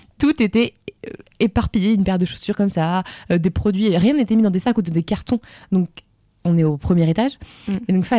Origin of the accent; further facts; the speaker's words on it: Pays de la Loire, France; parce que moi, je viens de Vendée.